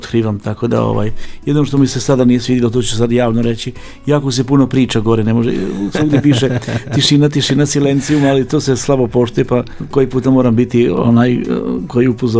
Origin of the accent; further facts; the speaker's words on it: Subotica, Vojvodina, Serbia; imamo mi Bunarić gore kod nas u Subotici